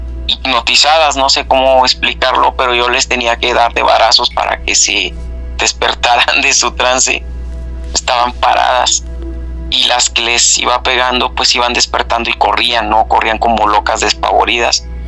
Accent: Reynosa, Tamaulipas, Mexico; Cuando yo era niño, yo crecí aquí en un rancho de donde les estoy hablando ahorita.

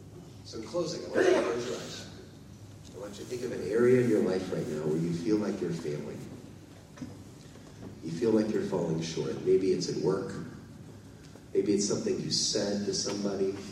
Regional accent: Chicago, Illinois, United States; Did you catch in my talk? Where did I grow up? Chicago.

